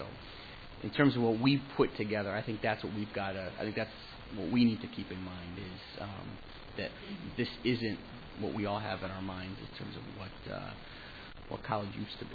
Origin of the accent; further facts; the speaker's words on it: New Britain, Connecticut, United States; I was born and raised in New Britain. I was on the city council in New Britain at the time